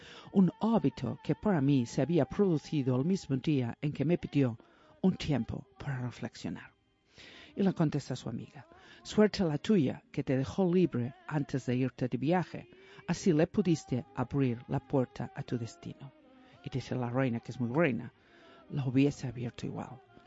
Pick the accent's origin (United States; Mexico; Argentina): United States; California; Yo soy de California.